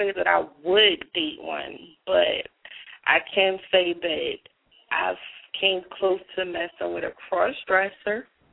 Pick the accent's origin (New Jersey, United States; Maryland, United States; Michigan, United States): New Jersey, United States; I'm from Jersey and 30.